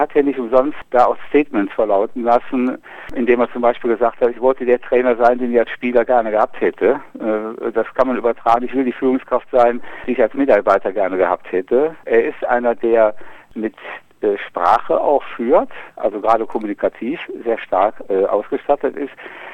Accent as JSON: {"language": "German", "town": "Paderborn", "region": "North Rhine-Westphalia", "country": "Germany", "said": "Ja, ich komme aus Paderborn, quasi in der Mitte von Deutschland"}